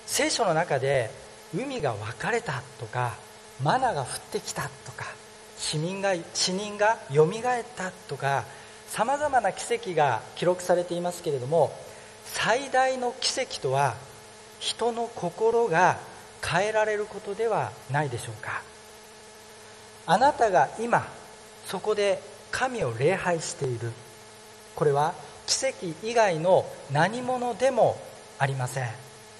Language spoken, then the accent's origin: Japanese; Fukuoka, Japan; 私の出身は九州福岡です。キリスト教とは全く関係のない環境の中で生まれ育ってきました。